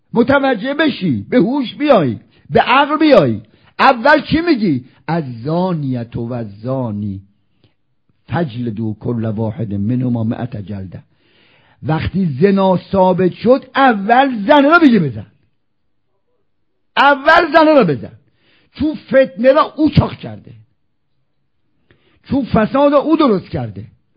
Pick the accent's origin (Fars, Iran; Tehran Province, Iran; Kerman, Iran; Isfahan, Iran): Isfahan, Iran; now in Qom, Iran; من خب بچه اصفهانم، مساکن قم، میرم و میام، مادرم، خواهرام، داداشام، دو تاشون اصفهانن